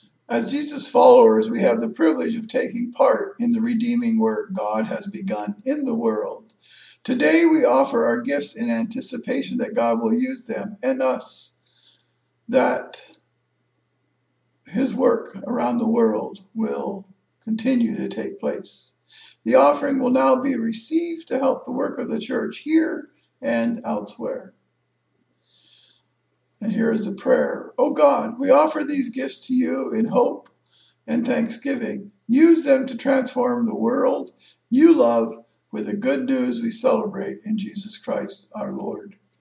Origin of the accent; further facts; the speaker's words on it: Taiwan; I grew up in Taiwan as a son of missionary parents.